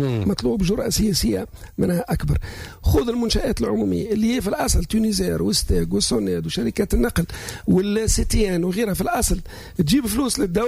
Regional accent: North West, Tunisia; أنا ولد الشمال الغربي

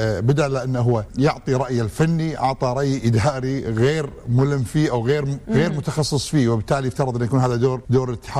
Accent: Kuwait; سأني أنا كمواطن كويتي

